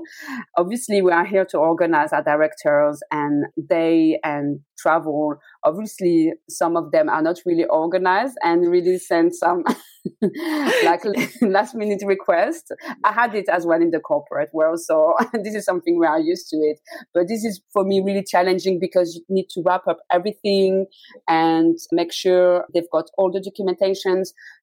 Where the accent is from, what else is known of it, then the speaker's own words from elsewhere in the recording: France; now in London, United Kingdom; because I'm from France, and where I'm from France is just at the border with Switzerland.